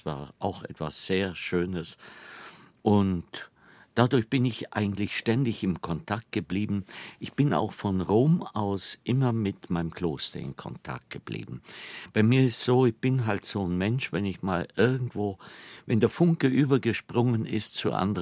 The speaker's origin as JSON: {"language": "German", "region": "Bavaria", "country": "Germany", "tie": "born or raised there", "accent": "Allgäu dialect", "said": "Ich würde sagen, ich bin natürlich zweisprachig aufgewachsen, allgäuerisch und hochdeutsch."}